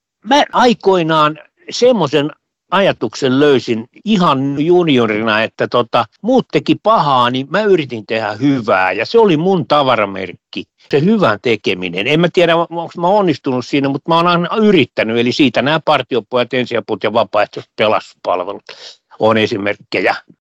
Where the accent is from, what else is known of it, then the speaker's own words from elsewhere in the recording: Tampere, Pirkanmaa, Finland; Tampereen poikiahan mä olin sielläkin